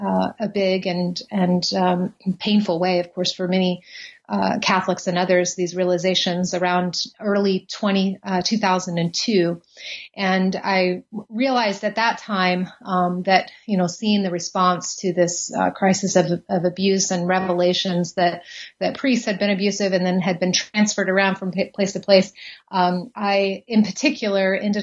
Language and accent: English; San Antonio, Texas, United States; also born or lived in Germany; now in Knoxville, United States; I grew up in San Antonio, Texas. I was the daughter of a military father. And so we actually moved around a bunch, lived in Germany for a little while, West Germany at the time when I was young